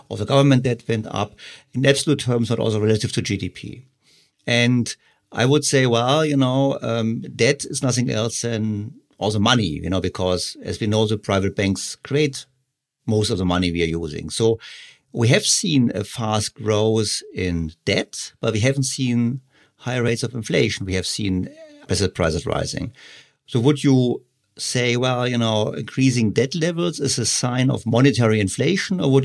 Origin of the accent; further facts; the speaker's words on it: Germany; so I'm from Germany